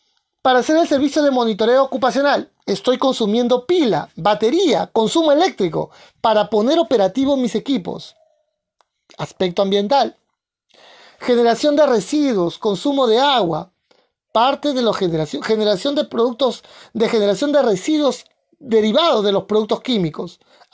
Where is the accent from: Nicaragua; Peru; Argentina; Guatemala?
Peru; la representación al que estaba trabajando en mi país, en Perú.